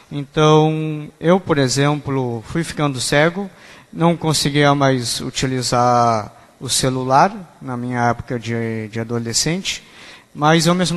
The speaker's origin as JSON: {"language": "Portuguese", "town": "Pelotas", "region": "Rio Grande do Sul", "country": "Brazil", "said": "eu sou de Pelotas"}